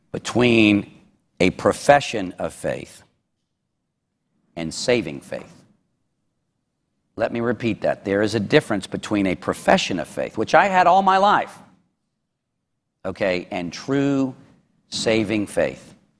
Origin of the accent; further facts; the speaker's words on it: Charlotte, North Carolina, United States; And I actually heard the gospel in many different contexts growing up in Charlotte, from my grandmother and even from my mother and in church settings.